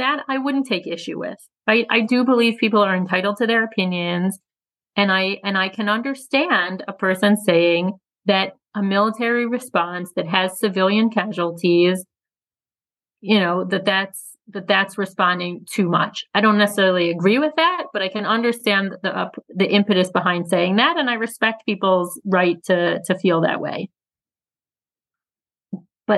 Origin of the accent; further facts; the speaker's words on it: United States; I grew up in the United States.